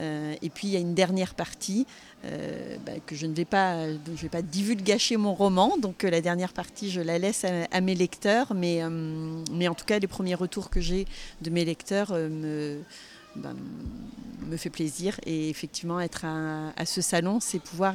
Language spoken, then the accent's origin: French; Normandy, France; born there; Et je dis que Nîmes est ma ville, en fait, de cœur. Mais je suis normande de naissance.